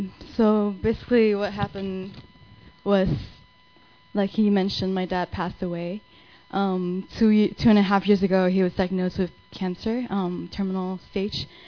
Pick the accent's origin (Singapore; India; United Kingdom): Singapore; also born or lived in Arizona; now in United States; I'm Ming's wife. I'm from Singapore. I was born and raised in Singapore. And I came to the U.S. And I've been living here for a couple of years. And like he mentioned, we just moved here from Arizona.